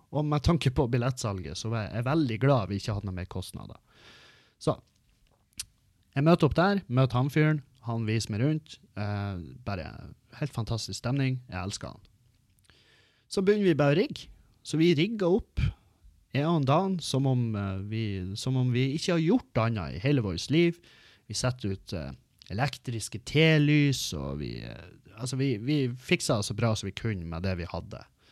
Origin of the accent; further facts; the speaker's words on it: Meløy, Nordland, Norway; det beste showet jeg gjorde, det ble hjemme i Meløy.